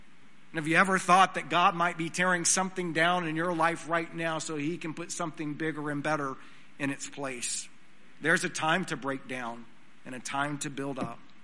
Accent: Odessa, Texas, United States; born there; It was no accident that I was born on July the 13th, 1983, in Odessa, Texas

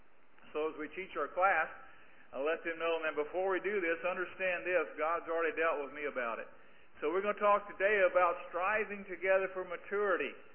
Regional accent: Sumter, South Carolina, United States; I was brought up in Sumter, South Carolina, went to Bob Jones University, and it's a very popular area.

